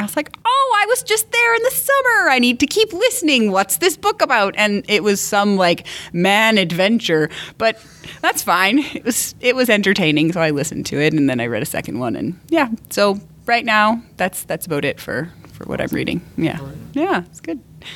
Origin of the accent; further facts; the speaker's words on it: England, United Kingdom; Even though I'm English.